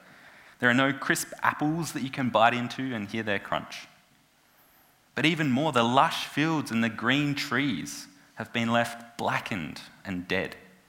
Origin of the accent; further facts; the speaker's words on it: Birdwood, South Australia, Australia; I grew up in Birdwood, just a bit to the north, in the northern hills, and there's quite a lot of farming land out there.